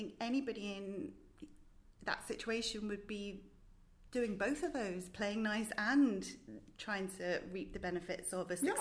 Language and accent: English; United Kingdom; now in United States; it's amazing being a Brit in America. It's a fantastic country, and they're amazing to us.